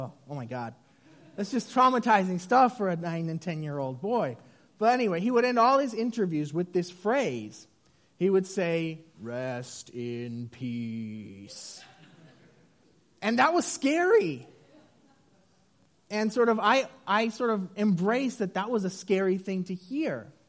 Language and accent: English; Puerto Rico; moved away; especially as someone who is from a warmer climate. I grew up in Puerto Rico